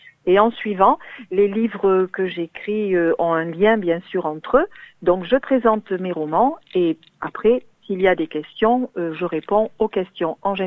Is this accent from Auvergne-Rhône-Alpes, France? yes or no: no; Nouvelle-Aquitaine, France; Voilà, d'où je suis originaire. C'est vraiment le phare de l'Entre-deux-Mers.